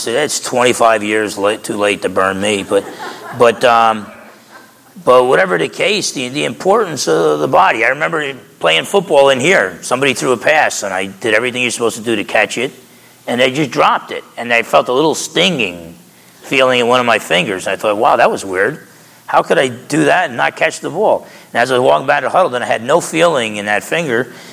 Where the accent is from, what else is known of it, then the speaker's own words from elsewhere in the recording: New Jersey, United States; I was somewhat of an athlete growing up in New Jersey.